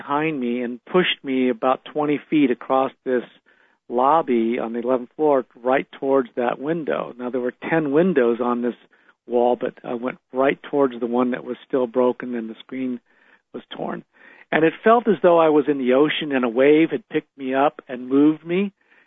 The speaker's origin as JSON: {"language": "English", "region": "California", "country": "United States", "tie": "born or raised there", "said": "Well, I grew up in the Bay Area, and of course, since my teenage years, I just collected ghost stories and became more and more fascinated with it."}